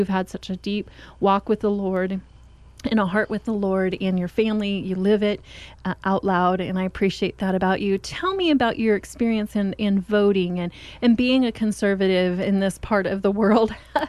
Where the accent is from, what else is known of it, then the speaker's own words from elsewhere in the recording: Oregon, United States; when I tell people I'm from Oregon, when I've lived in other parts of the country, they're like, oh my goodness, you're from Oregon?